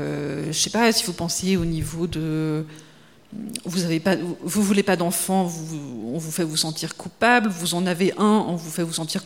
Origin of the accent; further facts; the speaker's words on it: Geneva, Switzerland; moi, en tant que genevoise, si vous voulez, le calvinisme et tout ça